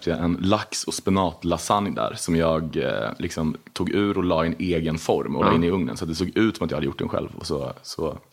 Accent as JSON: {"language": "Swedish", "town": "Linköping", "region": "Östergötland", "country": "Sweden", "tie": "born or raised there", "said": "jag är också uppvuxen så utanför Linköping på en sån liten."}